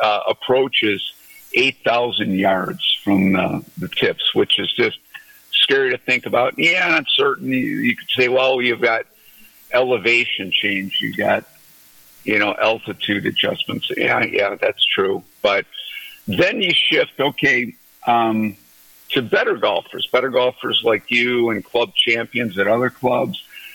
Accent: Holland, Michigan, United States; a private club I designed in my hometown of Holland.

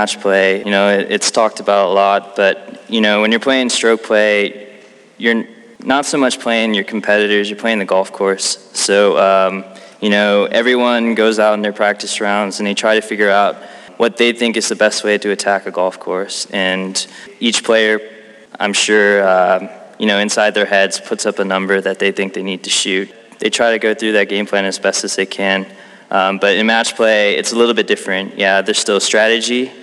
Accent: Chicago, Illinois, United States; It would mean everything. Coming from Chicago, you know

